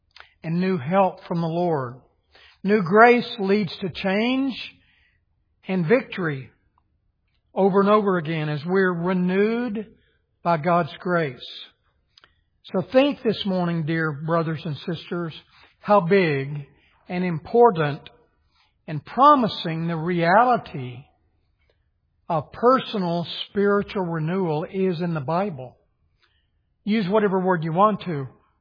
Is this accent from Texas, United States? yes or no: yes; Texas, United States; Now, I grew up in West Texas where it was colder in January.